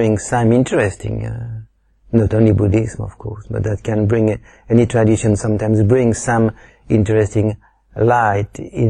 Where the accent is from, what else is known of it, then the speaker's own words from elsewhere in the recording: France; accent: French; English is a second language; It's just because they love my French accent, so that's why I'm speaking again tonight.